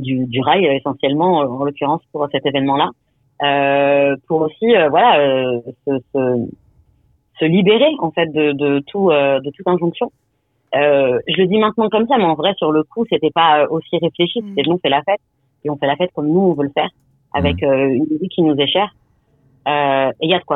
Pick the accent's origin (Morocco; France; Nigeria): Morocco; mais en tout cas, on est marocain quoi qu'il arrive, et nos expériences aussi construisent cette culture hyper riche.